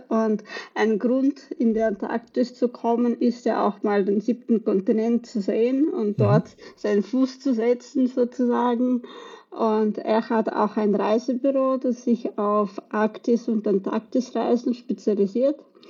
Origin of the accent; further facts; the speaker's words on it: Austria; also born or lived in Russia; geboren in Russland, aufgewachsen in Österreich und seit 2 Jahren als digitale Nomadin in der Welt unterwegs